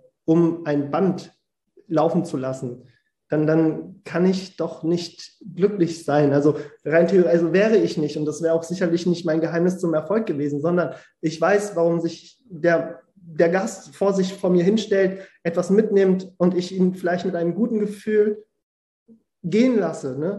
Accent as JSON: {"language": "German", "town": "Frankfurt", "region": "Hesse", "country": "Germany", "said": "Gerade ich hier als Frankfurter mit dem größten Flughafen, einem riesen Bahnhof, einer riesigen Kriminalitätsrate."}